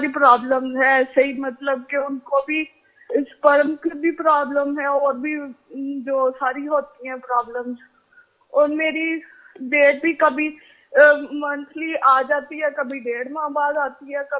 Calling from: Italy; جی میں اٹلی سے بول رہی.

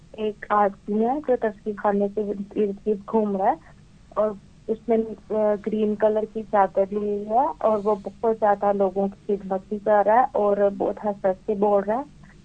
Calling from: New Zealand; میں New Zealand سے بات کر رہی ہوں.

